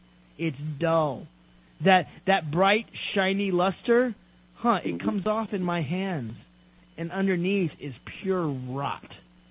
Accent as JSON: {"language": "English", "town": "Nashville", "region": "Tennessee", "country": "United States", "tie": "born or raised there", "said": "Rick, I grew up in Nashville, Tennessee."}